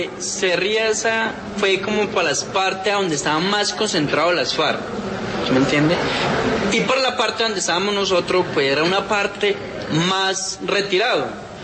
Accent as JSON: {"language": "Spanish", "town": "Gaitania", "region": "Tolima", "country": "Colombia", "said": "donde soy yo, de Gaitania, Tolima, del Oso."}